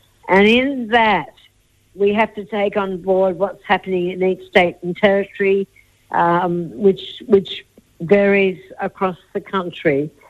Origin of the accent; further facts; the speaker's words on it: New South Wales, Australia; I come from Wiradjuri territory. People that don't know where that is, it's in southwestern New South Wales.